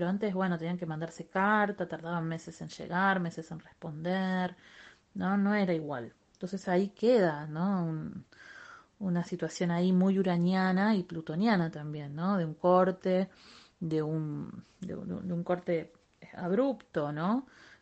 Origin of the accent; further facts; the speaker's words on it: Argentina; yo soy argentina. En Argentina la mayoría de nuestros abuelos eran inmigrantes, abuelos o a veces bisabuelos o padres